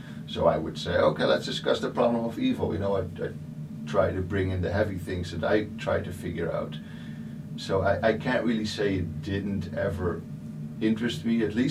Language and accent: English; Netherlands; I was raised in the Bible Belt of the Netherlands.